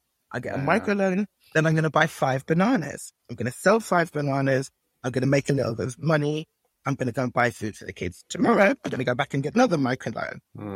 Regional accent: Nigeria; I'm laughing because I bought T-shirts about being Nigerian because we got a reputation in terms of being real drivers and entrepreneurs.

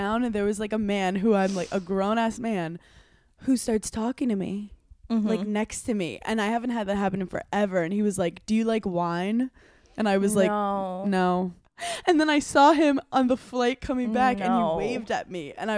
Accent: Brooklyn, New York, United States; Did you tell them I was from Brooklyn?

